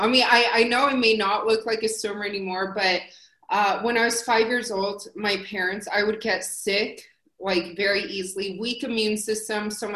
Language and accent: English; Las Vegas, Nevada, United States; Born and raised here in Las Vegas, but my dad's from China and my mom's from Taiwan. So I'm Chinese, but born and raised in Las Vegas.